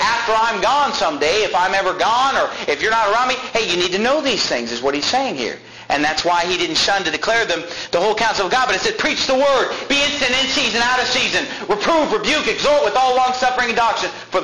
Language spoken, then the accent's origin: English; Sacramento, California, United States; In the 1980s, when I was growing up in Sacramento, California